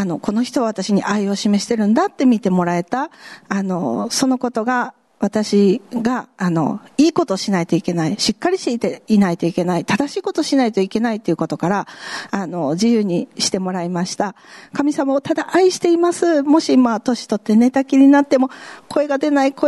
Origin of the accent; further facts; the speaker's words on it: Saga, Japan; 佐賀県で育って教会が本当にないから、